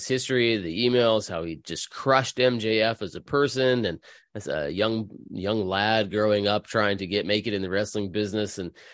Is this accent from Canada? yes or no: yes; Canada; now in United States; No, I'm Canadian.